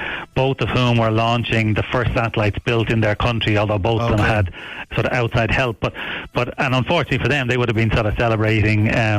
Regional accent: Clondalkin, Leinster, Ireland; now in Cork, Ireland; So I'm a Dublin man originally

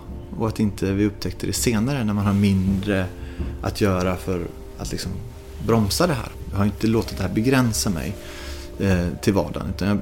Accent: Sweden; Då när jag bodde hemma i Sverige då, på grund av min sjukdom, då var det lite svårt.

